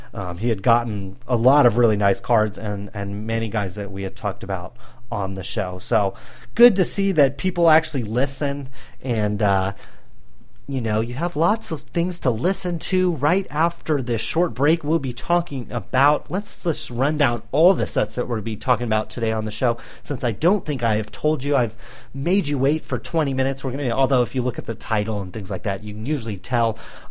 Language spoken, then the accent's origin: English; San Jose, California, United States; went to a minor league baseball game here in town, here in my hometown, where the San Jose Giants, I think it is, were playing the Stockton Ports